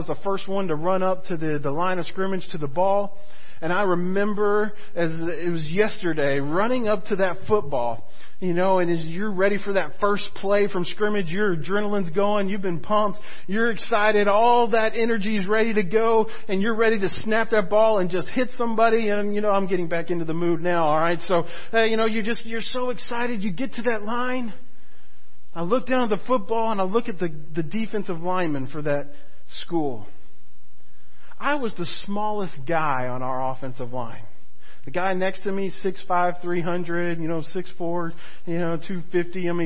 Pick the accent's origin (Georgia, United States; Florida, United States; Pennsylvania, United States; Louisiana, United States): Florida, United States; growing up in Florida, you know, our high school there was a perennial football power